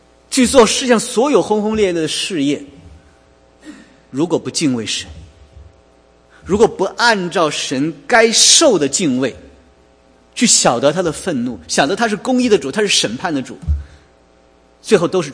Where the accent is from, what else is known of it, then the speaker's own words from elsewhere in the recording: China; 这好像就是有点像我们中国人说一生啊，开门七样是柴米油盐酱醋茶